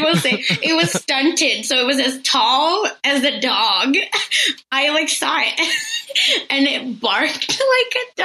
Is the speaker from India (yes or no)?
yes; India; now in Oklahoma, United States; this is when I moved from India to Oklahoma